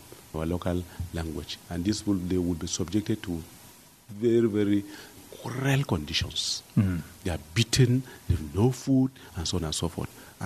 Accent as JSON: {"language": "English", "town": "Jos", "region": "Plateau", "country": "Nigeria", "said": "cities in the northern part of the country that used to be very peaceful, Maiduguri and Jos, and I'm from Jos."}